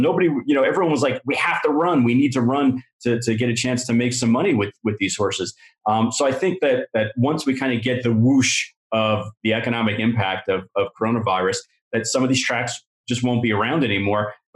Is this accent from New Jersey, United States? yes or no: yes; New Jersey, United States; And I grew up right outside of Monmouth Park. You can almost see it from my house.